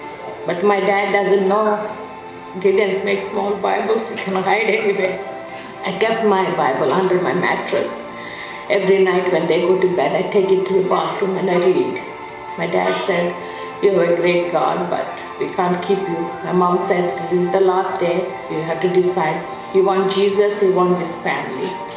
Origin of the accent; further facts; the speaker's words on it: India; English is a second language; I'm from India. I born in a very orthodox family, very strict.